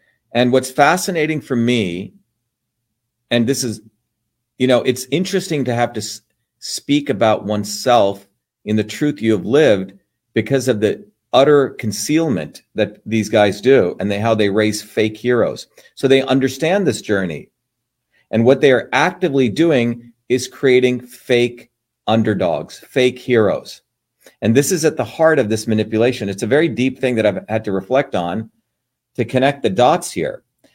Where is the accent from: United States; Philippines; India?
India; You may know, if you've studied my work, that I grew up in India, which had a caste system.